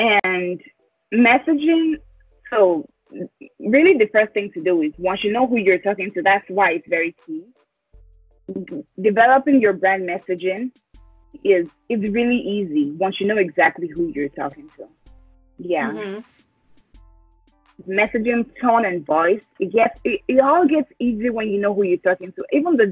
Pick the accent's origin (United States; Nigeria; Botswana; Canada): Nigeria; I'm Nigerian, by the way